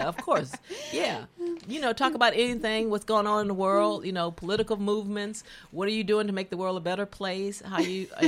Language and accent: English; Southern United States, United States; you know, I grew up in the South. You get Martin Luther King, who was raised Southern Baptist. And, you know, I grew up Southern Baptist.